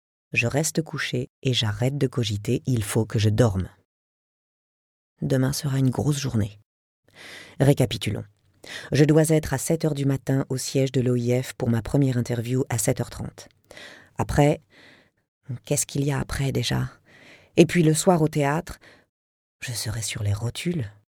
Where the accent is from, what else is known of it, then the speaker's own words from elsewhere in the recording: Burkina Faso; French is a second language; now in France; Artiste française d'origine burkinabé, imposant peu à peu mon français bizarre et mon gros accent sur les scènes de France